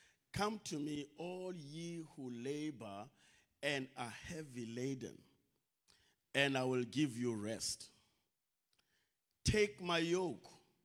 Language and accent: English; Zwide Township, Eastern Cape, South Africa; I'm from Zwide Township